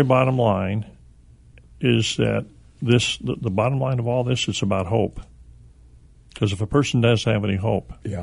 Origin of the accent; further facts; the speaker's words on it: Illinois, United States; I'm a downstate hick. You see the same thing, Cliff, I was down there in my hometown, East Central Illinois.